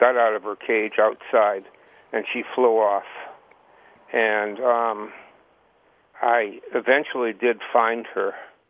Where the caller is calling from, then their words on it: Hartland, Vermont, United States; I'm calling from Heartland, Vermont.